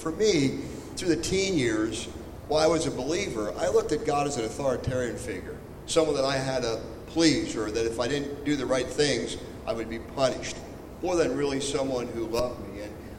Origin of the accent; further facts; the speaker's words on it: Kreamer, Pennsylvania, United States; I grew up in Snyder County, Cramer, Pennsylvania area. I've been there really all my life.